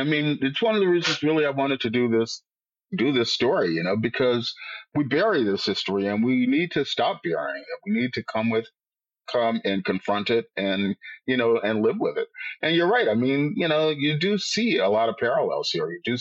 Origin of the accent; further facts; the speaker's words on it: Miami, Florida, United States; now in Boston, United States; I mean, look, when I moved here in 1989, I was told, don't go to South Boston. Don't go to Charlestown. Hyde Park is iffy. And, you know, coming from Miami